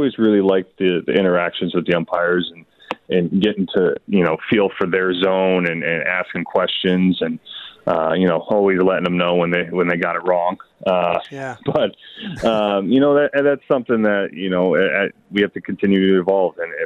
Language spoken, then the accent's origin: English; Beaverton, Oregon, United States; now in Toronto, California, United States; So growing up in Beaverton, Oregon, I actually played roller hockey.